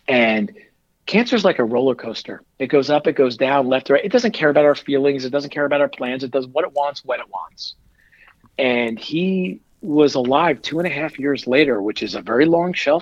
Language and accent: English; New Jersey, United States; I told you I grew up in Northern Jersey. Dad was an advisor. My mom was a teacher.